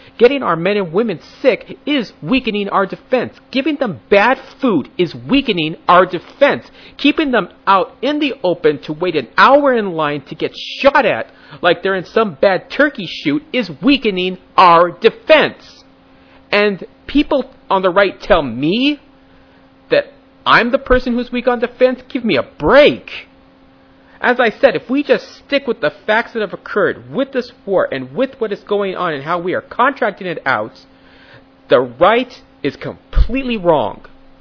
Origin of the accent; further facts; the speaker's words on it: United States; As an American, I am disgusted by what has occurred.